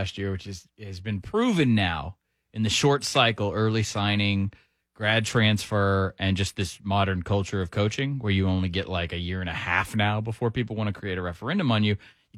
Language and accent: English; Georgia, United States; Well, look, I'm from Georgia. We're cursed.